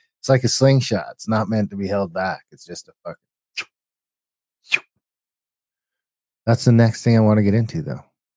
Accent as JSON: {"language": "English", "country": "United States", "said": "I come from the States, so has to go through customs, which is CBSA"}